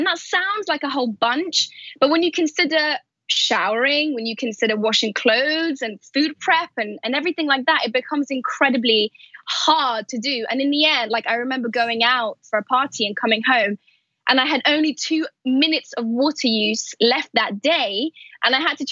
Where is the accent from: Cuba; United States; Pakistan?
Pakistan; also born or lived in Saudi Arabia / Afghanistan; I grew up in Pakistan, I grew up in Saudi, I grew up in Afghanistan